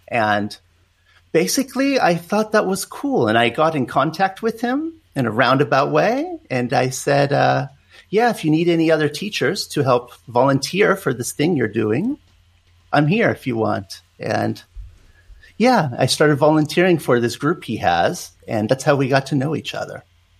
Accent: California, United States; moved away as an adult; now in Europe; I was born in California. I'm from Southern California. That's where I grew up.

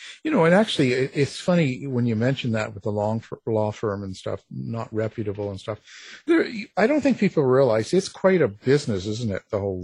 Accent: Canada; I'm Canadian, you see

